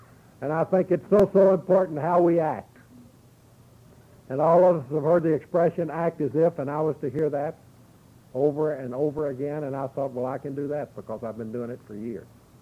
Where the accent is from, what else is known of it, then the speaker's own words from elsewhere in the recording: Lexington, Kentucky, United States; And I go back to my hometown, which is Lexington, Kentucky, and I decide to go in the family business.